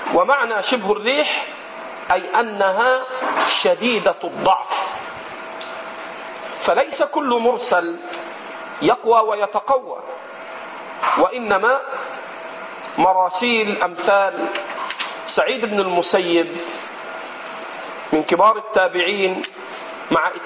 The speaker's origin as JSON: {"language": "Arabic", "country": "Egypt"}